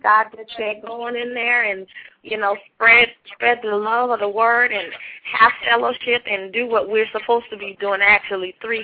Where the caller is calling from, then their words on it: Miami, Florida, United States; Oh, I'm calling from Miami, Florida.